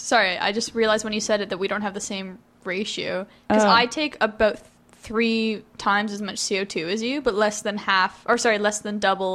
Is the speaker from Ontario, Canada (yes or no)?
yes; Toronto, Ontario, Canada; Okay, but I'm from Toronto, guys. I'm so sorry, but I am. I'm here for school, which means that, you know, 5 or 6 times a year, I go back.